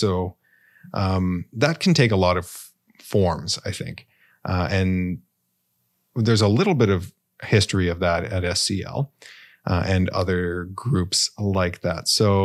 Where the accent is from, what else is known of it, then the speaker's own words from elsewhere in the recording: Canada; I mean, as a Canadian citizen, I can call him up.